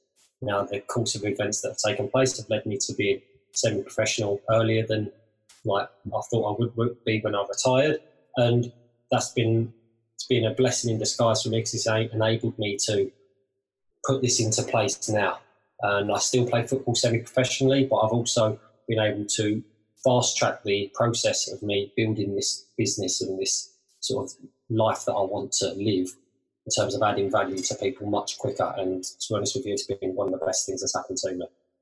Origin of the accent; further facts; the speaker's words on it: Romford, London, United Kingdom; Prior to that, I grew up in Essex, in Romford, near there, Harold Wood.